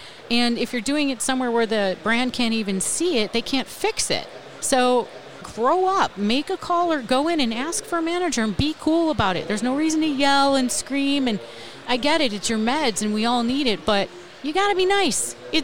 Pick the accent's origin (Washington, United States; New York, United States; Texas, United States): New York, United States; Buffalo; I grew up in Buffalo. My high school sweetheart and I, the year after I graduated, 1989, 1990, drove from Buffalo to Weed, California